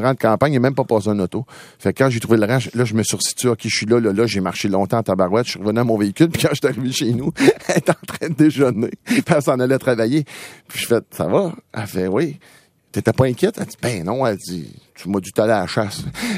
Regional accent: Lac-Drolet, Quebec, Canada; j'habitais à Sherbrooke, puis tout ça. Puis je m'en vais d'un nouveau terrain parce que là, j'étais pas par chez nous. J'étais pas à Lac Drolet, dans mon coin de pays.

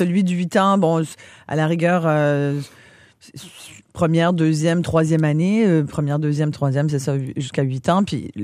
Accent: Quebec, Canada; Chez nous, au Québec, c'était beaucoup moins que ça

